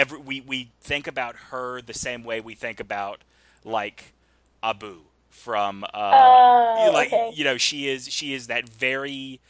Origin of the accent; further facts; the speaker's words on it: Gulf Coast, United States; Anne and I grew up on the Gulf Coast. So, like, that music is ubiquitous down there.